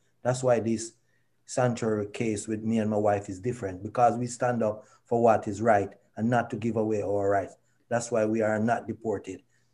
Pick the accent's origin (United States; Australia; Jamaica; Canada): Jamaica; Because we're Jamaican, we don't eat certain type of food. So we have to stick to our culture.